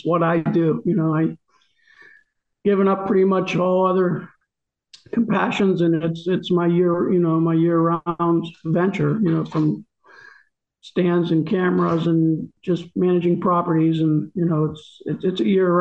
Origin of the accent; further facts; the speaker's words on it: Manor, Pennsylvania, United States; I am a resident of Westmoreland County. I currently reside in New Stanton. I grew up in Manor